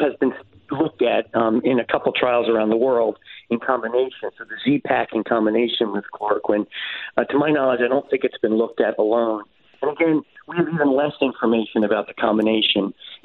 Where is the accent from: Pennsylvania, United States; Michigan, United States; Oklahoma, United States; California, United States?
Pennsylvania, United States; Norristown; I grew up in Norristown, Pennsylvania, so I'm a Philly guy for sure.